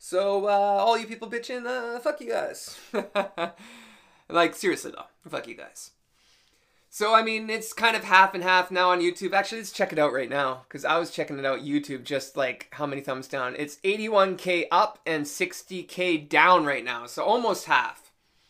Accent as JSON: {"language": "English", "country": "Canada", "tie": "born or raised there", "said": "And drugs were really bad where I grew up in Canada."}